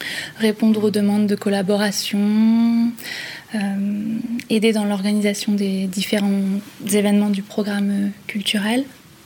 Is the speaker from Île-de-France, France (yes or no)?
no; Grand Est, France; now in Vienna, Austria; Moi, je viens de Lorraine. Près de la frontière.